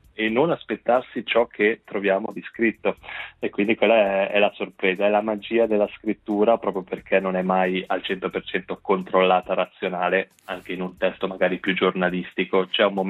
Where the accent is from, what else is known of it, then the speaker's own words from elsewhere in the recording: Italian Switzerland, Switzerland; essendo nato e cresciuto nella Svizzera italiana, non riesco ancora a staccarmi da tutti gli elvetismi